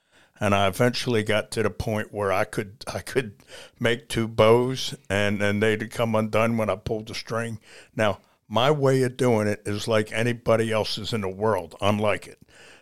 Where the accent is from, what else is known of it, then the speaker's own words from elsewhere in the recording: Baltimore, Maryland, United States; I grew up in East Baltimore.